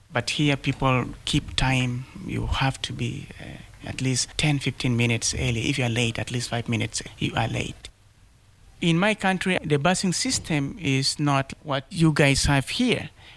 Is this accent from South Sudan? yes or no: yes; Torit, Eastern Equatoria, South Sudan; born there; I am originally from South Sudan, and I was born in a town called Torit in 1970. My country initially was Sudan.